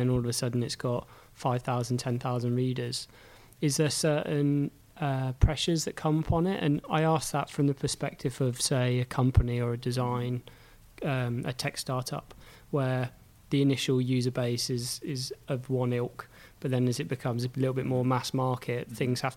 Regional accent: South West England, United Kingdom; When I was growing up I'm from North Devon, and I was into the skateboarding culture

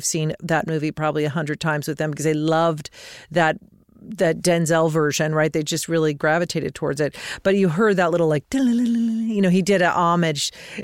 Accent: Colorado, United States; and I grew up in Colorado, so part of me is in that West and maybe it's in my bones.

